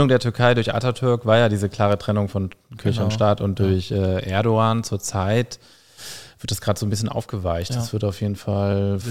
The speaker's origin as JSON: {"language": "German", "country": "Germany", "said": "Ich glaube, ich als Deutscher bin da noch safer"}